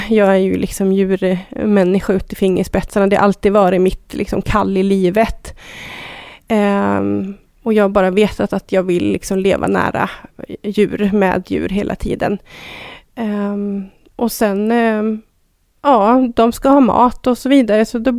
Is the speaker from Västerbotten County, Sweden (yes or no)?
no; Resarö, Stockholm County, Sweden; also born or lived in Dalarna; Jag är född och uppvuxen i Roslagen i Stockholms skärgård på en ö som heter Resarö. Men har mina rötter och min släkt och sådär i Dalarna. Så att jag hamnade där direkt efter att jag tog studenten och har väl bott i Dalarna